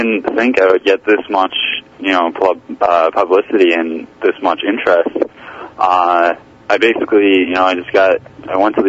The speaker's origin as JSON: {"language": "English", "town": "Plymouth", "region": "Minnesota", "country": "United States", "said": "Well, I'm from Plymouth, so I'm not from too far away"}